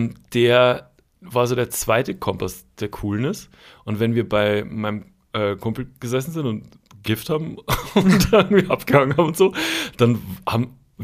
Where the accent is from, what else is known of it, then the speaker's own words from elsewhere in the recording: Schwandorf, Bavaria, Germany; Und die habe ich irgendwann mal wieder gesehen, auch in Schwandorf, wo ich aufgewachsen bin.